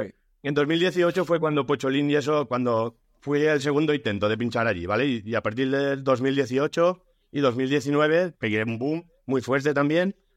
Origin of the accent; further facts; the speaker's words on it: Albalat de la Ribera, Valencian Community, Spain; pasaron los años y uno de mi pueblo, de Albalá de la Ribera, un amigo mío